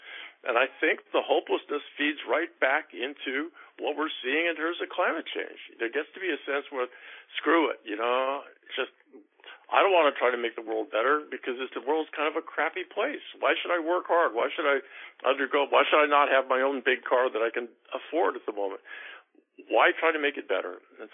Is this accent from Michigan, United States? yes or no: no; Seattle, Washington, United States; moved away; I hardly know that city that I was born in anymore.